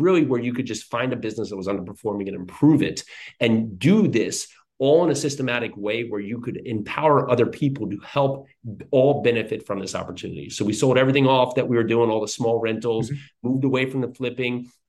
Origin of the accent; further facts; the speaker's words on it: New Jersey, United States; now in Tennessee, United States; So I grew up in New Jersey. I'm now in Tennessee.